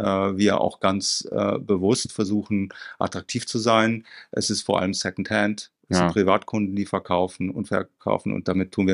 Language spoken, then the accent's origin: German; Germany; moved away as an adult; now in Switzerland; ich bin 55 Jahre alt, bin Deutscher, wohne seit knapp 15 Jahren in der Schweiz